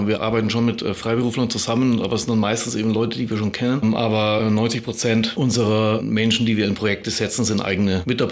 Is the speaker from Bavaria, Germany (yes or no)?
yes; Bayreuth, Bavaria, Germany; now in Munich, Germany; ich bin aus Bayreuth ursprünglich, aus Oberfranken und habe da auch studiert